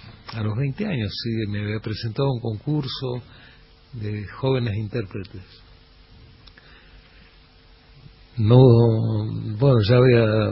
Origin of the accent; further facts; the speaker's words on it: Santiago del Estero, Argentina; also born or lived in Tucumán; yo la primera infancia la pasé en un caserío santiagueño. Nací en Tucumán. Es decir, mis viejos, como Tucumán era un faro cultural, querían que sus hijos nacieran ahí.